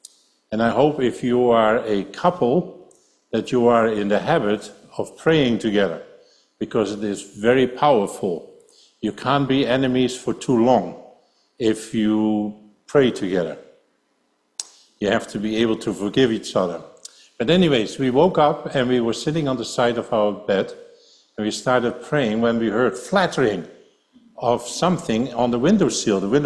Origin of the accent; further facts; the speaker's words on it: Netherlands; English is a second language; Maria originally is from East Germany, which used to be communist, and I'm from Holland. And we both met in Wales, in Swansea.